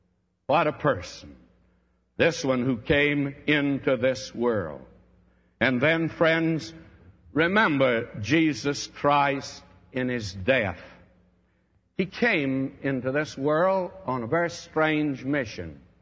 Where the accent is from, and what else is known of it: Texas, United States; born or raised there